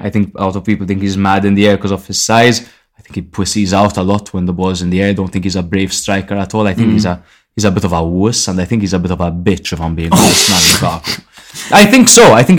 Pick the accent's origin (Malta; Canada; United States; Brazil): Malta; We are from Malta.